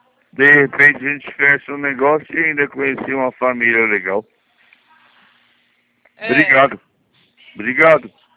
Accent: São Paulo, Brazil; born there; now in Mogi das Cruzes, Brazil; Eu nasci no Itaim. Já ouviu falar no Itaim Paulista?

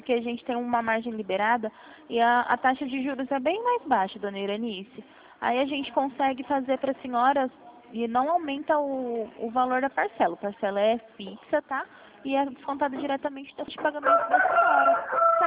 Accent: Presidente Prudente, São Paulo, Brazil; Eu sou de Prudente mesmo. A gente fica aqui na Gurgel.

